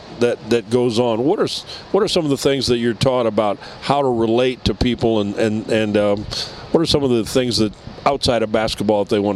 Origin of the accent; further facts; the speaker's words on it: Ohio, United States; when I was a young man, not knowing a whole lot about basketball growing up in Northwestern Ohio, the Globetrotters came to town.